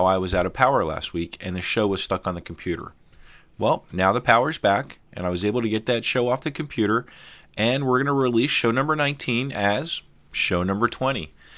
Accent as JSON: {"language": "English", "town": "Philadelphia", "region": "Pennsylvania", "country": "United States", "said": "I'm from Philadelphia, and we just got a foot, and we're expecting another half tonight."}